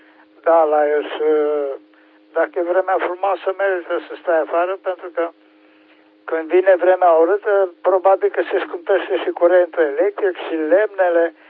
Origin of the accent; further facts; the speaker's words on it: Oradea, Bihor County, Romania; și sunt din Oradea.